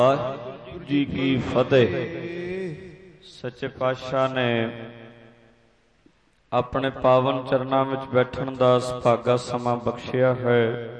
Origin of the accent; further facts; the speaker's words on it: Punjab, India; ਮੇਰੇ ਪਿੰਡ ਦੇ ਕੋਲ ਦਿਆਲਗੜ੍ਹ ਜੱਸੜਵਾਲ ਢੱਡਰੀਆਂ ਦੇ ਨਾਲ ਹੀ ਪੈਂਦਾ ਹੈ